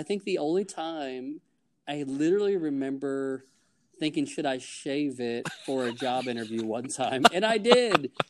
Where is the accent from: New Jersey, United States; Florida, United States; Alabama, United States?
Florida, United States; Orlando; growing up in Orlando, in fact, I played high school baseball with his son, Bobby.